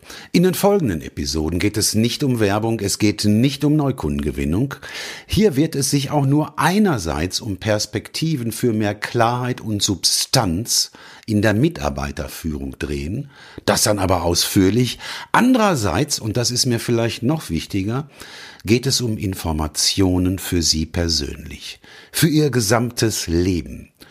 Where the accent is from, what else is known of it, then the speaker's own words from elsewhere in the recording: North Rhine-Westphalia, Germany; Ich komme nämlich aus dem Ruhrgebiet.